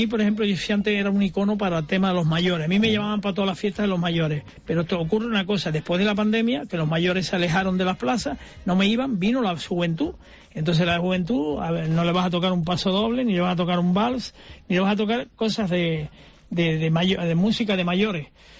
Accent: Canary Islands, Spain; nos veremos en cualquier plaza de cualquier isla, porque yo soy canario de mis yo isla.

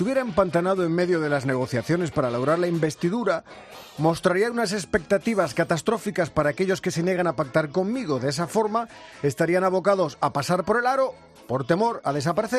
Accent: Spain; soy español de pura cepa.

